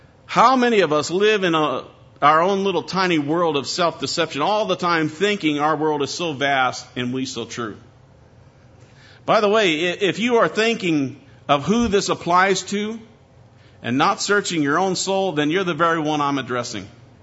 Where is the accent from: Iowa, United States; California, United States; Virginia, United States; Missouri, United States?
Iowa, United States; I'm just from Iowa, so give me a little room here.